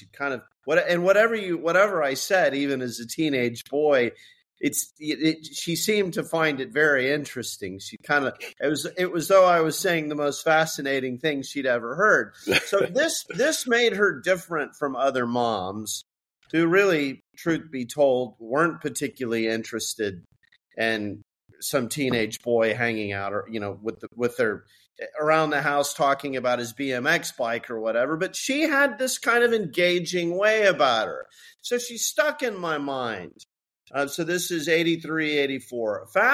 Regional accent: Dallas, Texas, United States; also born or lived in Europe; I did. I was born and raised in Dallas, Texas.

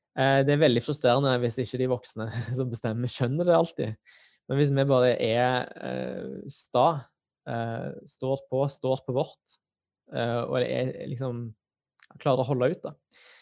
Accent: Stavanger, Rogaland, Norway; now in Oslo, Norway; Selv om jeg sitter her i Oslo og ikke er i Stavanger selv, mens til vanlig så ville jeg kanskje måtte ha vært hjemme i Stavanger for å snakke med dem.

